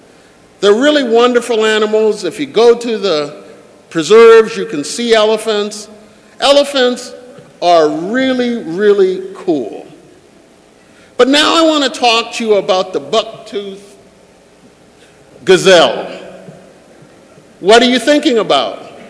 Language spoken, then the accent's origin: English; Minnesota, United States; also born or lived in Iowa; I grew up in Minnesota and Iowa, and cows didn't do that.